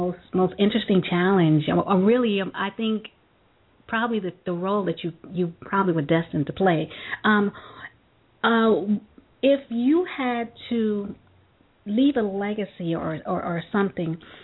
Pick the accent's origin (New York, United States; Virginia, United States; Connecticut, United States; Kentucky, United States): New York, United States; Brooklyn; when I was a kid growing up, I'm originally from Brooklyn, and I'm born and raised there.